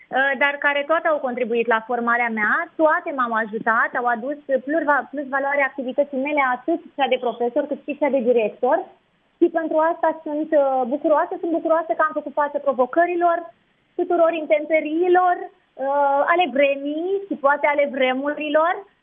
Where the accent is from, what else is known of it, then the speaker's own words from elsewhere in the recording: Iași, Iași County, Romania; sunt mândră că sunt din Iași